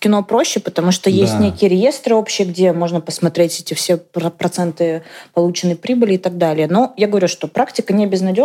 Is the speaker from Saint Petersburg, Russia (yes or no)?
yes; Saint Petersburg, Russia; Я сама из Санкт-Петербурга.